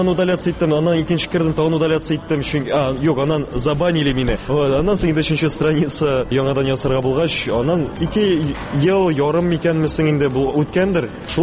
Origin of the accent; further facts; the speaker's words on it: Almetyevsk, Tatarstan, Russia; Беренчедән, үземнең туган ягымда Әлмәт шәһәрендә мин алып баручы буларак та мине беләләр.